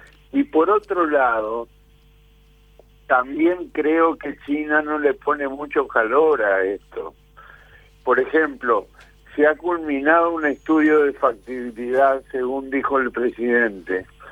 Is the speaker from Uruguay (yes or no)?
yes; Uruguay; como uruguayo